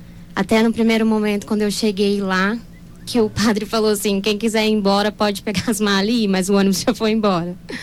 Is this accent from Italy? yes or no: no; Dourados, Mato Grosso do Sul, Brazil; Eu sou de Dourados.